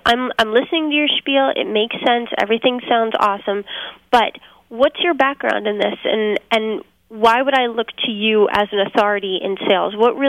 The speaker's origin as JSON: {"language": "English", "region": "New Jersey", "country": "United States", "said": "In Jersey. I'm a Jersey girl, through and through."}